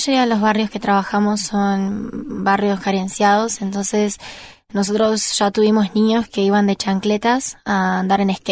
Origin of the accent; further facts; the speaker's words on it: Curitiba, Paraná, Brazil; Spanish is a second language; now in Uruguay; que no era ni en mi ciudad, que soy de Curitiba, uh-huh, ni en Londrina, era como en el medio.